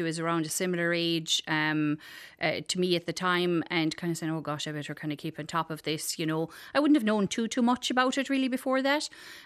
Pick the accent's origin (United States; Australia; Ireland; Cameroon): Ireland; Cadorglan, Munster; Cadorglan, County Kerry.